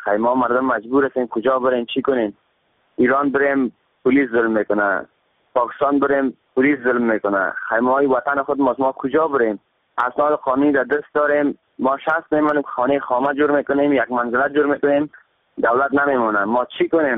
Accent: Afghanistan; خب ما افغان هستیم، تا بیم این وطن هستیم، پاسپورت داریم، تذکره این وطن داریم،

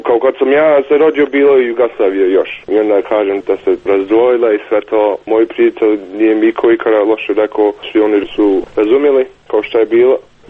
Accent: Sarajevo, Federation of Bosnia and Herzegovina, Bosnia & Herzegovina; also born or lived in Germany; now in Kitchener, Canada; Ja sam tako iz Sarajeva do Njemačke, do Kanade

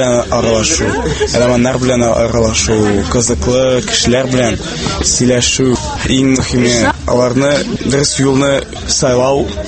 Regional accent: Kazan, Tatarstan, Russia; мин Казаннан, Казан дәүләт техник университетында укыйм, белем алам.

